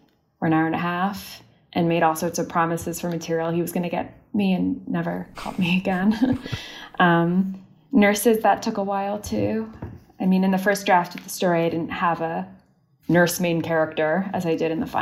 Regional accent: Canada; now in United States; I'm Canadian and I'm Austrian.

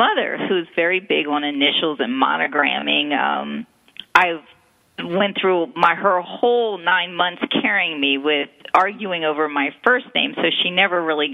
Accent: Philadelphia, Pennsylvania, United States; now in Maryland, United States; But anyway, I'm from Philadelphia. I got married and moved to Maryland

